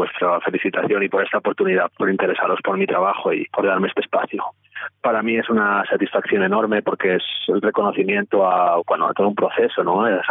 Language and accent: Spanish; Spain; un diario bastante conocido en España, en mi país, tuvimos esta crisis financiera en el país